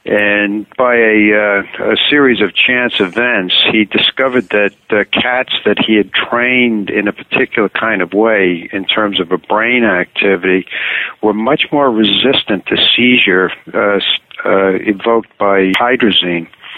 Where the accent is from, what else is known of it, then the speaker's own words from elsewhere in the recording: New York City, New York, United States; now in Vancouver, Canada; Well, I'm originally from New York City.